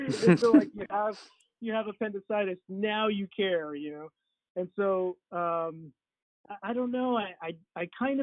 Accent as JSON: {"language": "English", "region": "Wyoming", "country": "United States", "tie": "born or raised there", "said": "So then I actually went to Wyoming, to my hometown, to practice for a couple of years, and it was like really boring and terrible"}